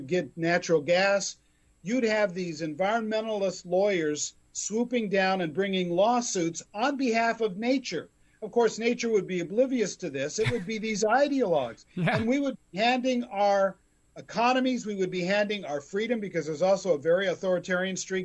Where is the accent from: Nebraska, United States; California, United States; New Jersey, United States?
California, United States; You're in my backyard. You're in my backyard. I'm from California.